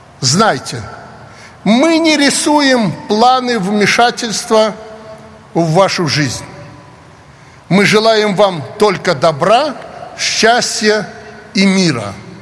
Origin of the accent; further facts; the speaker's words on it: Belarus; Мы, белорусы, не бросали соседям обвинения